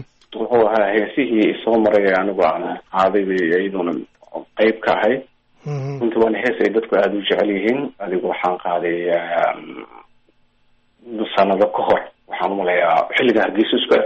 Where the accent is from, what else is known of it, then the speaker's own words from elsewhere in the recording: Mogadishu, Banaadir, Somalia; born there; anigu waxaan ku dhashay Muqdisho laakiin nolosheeda intii badnayd waxaan ku soo qaatay deegaankaas la foolay